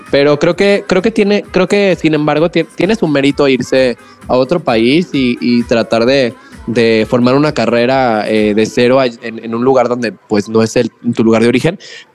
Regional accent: Guadalajara, Jalisco, Mexico; Sí, yo soy de aquí de Guadalajara.

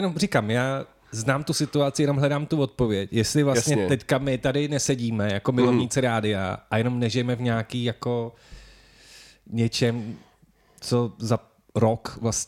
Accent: Pardubice, Pardubice Region, Czechia; já jsem vlastně z Pardubic, tak tam byla kapela

